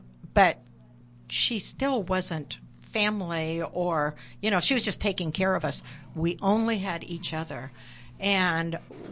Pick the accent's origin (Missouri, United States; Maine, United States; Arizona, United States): Maine, United States; born there; My mom, I was born in Maine, my brother and I, and we were 9 months apart.